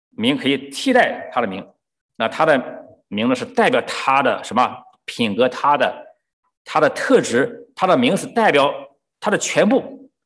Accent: China; 特别我们中国人，我们起名字都不是随随便便的

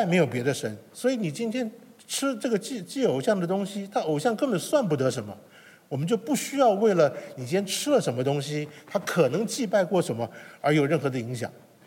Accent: China; 从我们一个身为一个中国人在这样一个环境之下，其实我们跟偶像的敬拜是牵扯到一些关系的。那拿我们家来说吧，我父母我是从小我父母他们就已经是基督徒了

